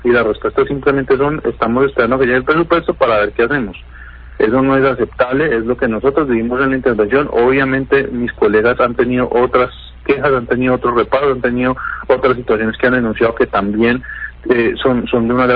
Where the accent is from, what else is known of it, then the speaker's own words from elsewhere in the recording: Cali, Valle del Cauca, Colombia; Eso es lo que le puede preocupar a uno pues como caleño, como cabildante